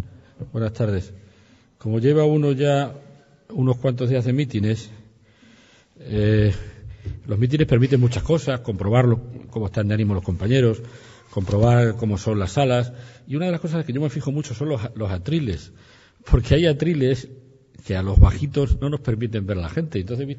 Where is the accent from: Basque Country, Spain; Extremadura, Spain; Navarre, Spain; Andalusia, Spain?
Extremadura, Spain; Jaraíz; en mi pueblo, en Jaraíz, mi pueblo de origen